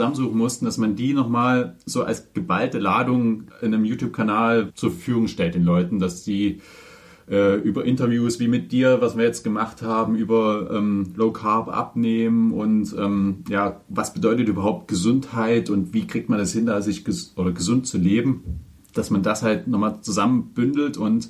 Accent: Dresden, Saxony, Germany; bei meiner Mutter da waren wir jetzt zweimal eine Woche in Dresden, wo ich herkomme, zu Besuch

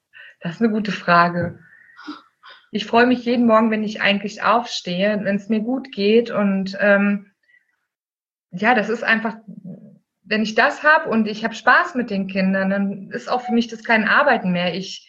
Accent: East Germany, Germany; ich bin im Osten groß geworden. Also meine Kindheit habe ich im Osten verbracht

